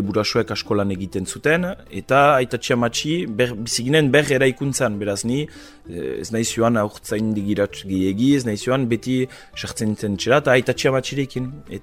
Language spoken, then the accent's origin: Basque; Bayonne, Nouvelle-Aquitaine, France; ni Baionakoa naiz, eta bo, garai batez barri izan dut urrundu Baionatik, baina azken finean Baionatik 10 minututara izatea ere biziki baliagarri da.